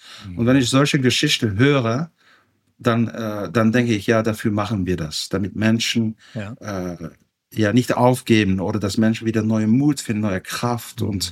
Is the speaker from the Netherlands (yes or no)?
yes; Netherlands; now in Germany; Ich bin Holländer